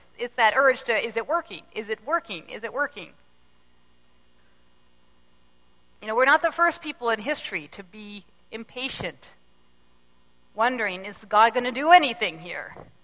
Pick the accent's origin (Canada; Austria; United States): Canada; Ontario; I come from Southern Ontario, and in my memory, winters always seemed eternally long.